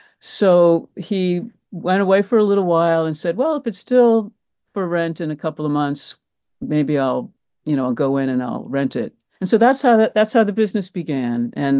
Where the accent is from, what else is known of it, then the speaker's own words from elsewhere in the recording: Maryland, United States; now in New York, United States; I'm not a Long Islander or New Yorker. I was born and raised in Maryland, the great state of Maryland.